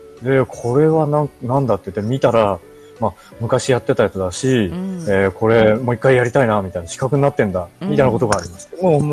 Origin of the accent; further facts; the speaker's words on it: Kagoshima, Japan; now in Tokyo, Japan; 僕ね、鹿児島出身なのでね。